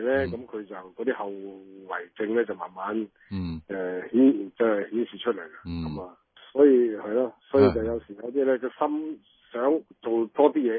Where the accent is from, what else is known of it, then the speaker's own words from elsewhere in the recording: Shunde, Guangdong, China; 今届咧就响呢个顺德，我哋嘅故乡啊